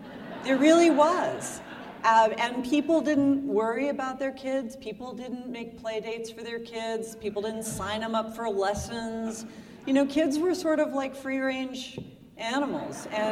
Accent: Tennessee, United States; also born or lived in California; So I was probably seven when my mother and stepfather got married. We moved to Tennessee from California because my mother had divorced my father

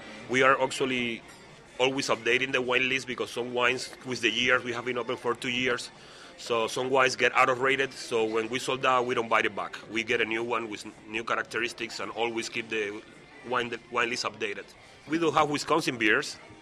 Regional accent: Havana, Cuba; moved away; I'm not from Dominican Republic. I'm Cuban. I'm from Cuba, from Havana, and I left Cuba in 2005.

